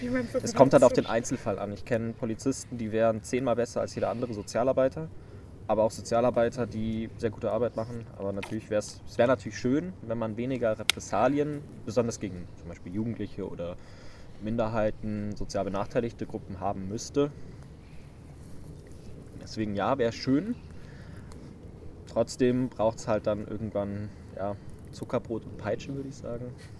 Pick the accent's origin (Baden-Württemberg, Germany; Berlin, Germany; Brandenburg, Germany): Berlin, Germany; ich komme aus Berlin und da gibt es schon ziemlich viel Streetwork